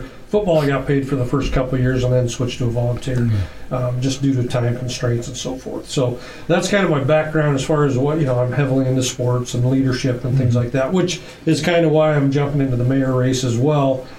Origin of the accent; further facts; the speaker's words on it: Boone, United States; I was born and raised in Boone, lived here all my life, other than 1 year stint when I got transferred due to work.